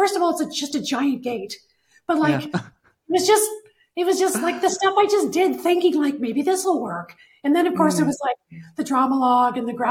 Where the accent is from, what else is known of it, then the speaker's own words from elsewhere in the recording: Chicago, Illinois, United States; You know, I grew up in Chicago in an era where the mayor there, Richard Daley, wouldn't allow filming.